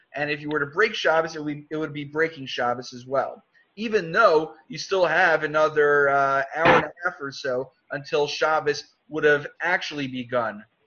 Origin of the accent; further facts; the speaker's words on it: Far Rockaway, New York, United States; Let's say where I grew up in Farakwe, everyone wears a hat and jacket to davening.